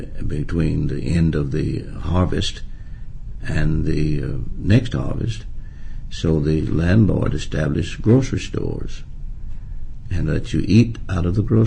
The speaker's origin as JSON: {"language": "English", "town": "Jonesboro", "region": "Arkansas", "country": "United States", "tie": "born there", "said": "No, I was born in Jonesboro, Arkansas, August 9th, 1932."}